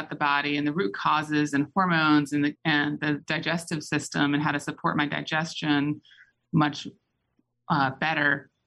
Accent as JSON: {"language": "English", "town": "New Orleans", "region": "Louisiana", "country": "United States", "tie": "born or raised there", "said": "I grew up in Louisiana in New Orleans."}